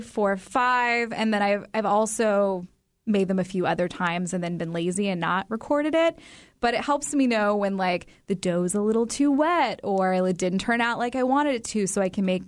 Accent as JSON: {"language": "English", "region": "Tennessee", "country": "United States", "tie": "born or raised there", "said": "but I grew up in Tennessee, so we didn't have fresh, beautiful, wild-caught salmon."}